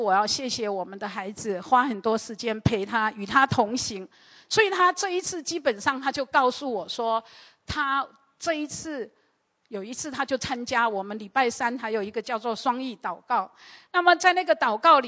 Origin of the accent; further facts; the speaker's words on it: Taiwan; 我的父母就是我们台湾人说的老 coco LKK 的